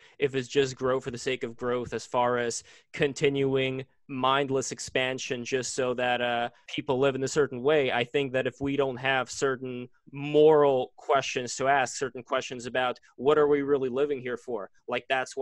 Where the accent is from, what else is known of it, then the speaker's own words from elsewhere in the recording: Russia; English is a second language; like I come from Russia and there people had that for a long time